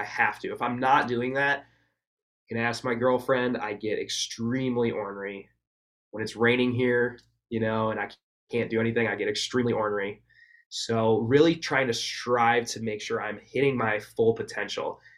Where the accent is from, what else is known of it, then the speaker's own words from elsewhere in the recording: Wisconsin, United States; I mean, I was from Wisconsin too.